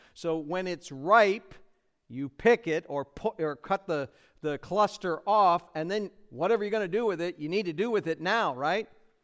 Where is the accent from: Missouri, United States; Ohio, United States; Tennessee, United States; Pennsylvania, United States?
Ohio, United States; Now, I'm from Ohio.